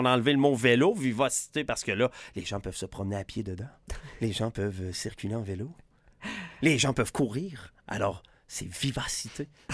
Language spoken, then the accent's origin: French; Quebec City, Quebec, Canada; quand j'étais jeune, j'étais en Basse-Ville, dans Saint-Sauveur.